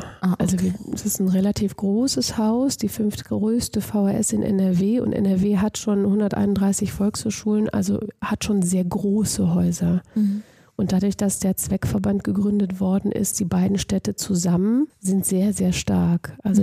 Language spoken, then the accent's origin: German; Crete, Greece; Ich bin ja Griechin. Also ich bin auf Kreta aufgewachsen